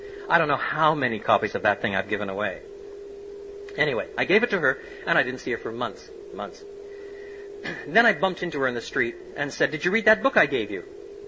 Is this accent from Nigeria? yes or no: no; Cambridge, East of England, United Kingdom; it's all right, I'm from Cambridge too, I can crack jokes like that.